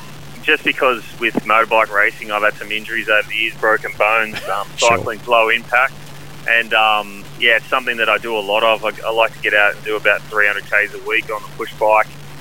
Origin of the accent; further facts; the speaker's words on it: Camden, New South Wales, Australia; I'm born down in Sydney at Camden.